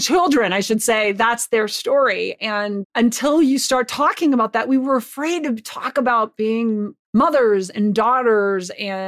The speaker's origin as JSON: {"language": "English", "town": "Butte", "region": "Montana", "country": "United States", "tie": "born or raised there", "said": "I grew up in Butte, Montana in a state that has, you know, 7 reservations"}